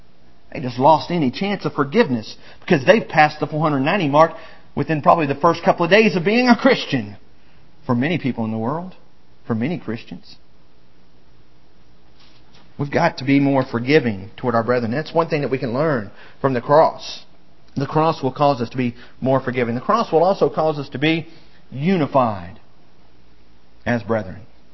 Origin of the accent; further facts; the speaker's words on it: Mississippi, United States; also born or lived in Alabama / Arkansas; I spent from the age of 3 to the age of 25 in a racially divided portion of the country. I grew up in Mississippi and Alabama and Arkansas.